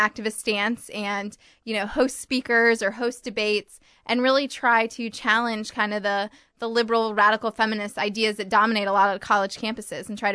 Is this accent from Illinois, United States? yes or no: no; Indianapolis, Indiana, United States; I'm from Indianapolis, obviously.